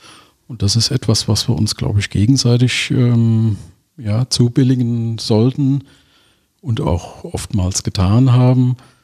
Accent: Mainz, Rhineland-Palatinate, Germany; Ich bin waschechter Mainzer, bin in Mainz geboren, bin in Mainz zur Schule gegangen, habe da Abitur gemacht, lebe mein ganzes Leben schon in Mainz-Kastell

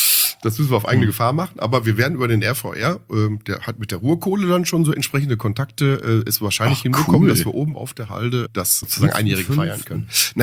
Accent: Bochum, North Rhine-Westphalia, Germany; born there; in Bochum geboren.

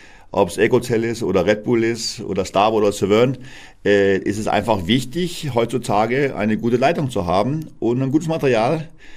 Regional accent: Maspalomas, Canary Islands, Spain; Und ich bin ja selber auf dem Surfbrett sozusagen aufgewachsen, da war ich 8 Jahre alt, meine Schwester Britt war ein Jahr jünger. Und wir haben da das Surfen gelernt, auf Gran Canaria, in Maspalomas, auf dem gleichen See.

